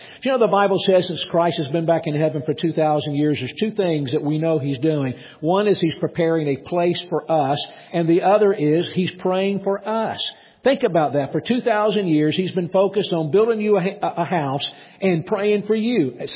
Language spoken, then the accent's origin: English; Atlanta, Georgia, United States; I grew up in Atlanta, Georgia, and that's the birthplace of Coca-Cola.